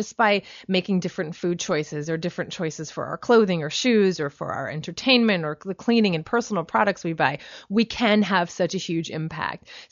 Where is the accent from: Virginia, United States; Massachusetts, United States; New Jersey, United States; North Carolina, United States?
New Jersey, United States; I'm from New Jersey, so I used to walk around the mall, and there's a lot of malls in New Jersey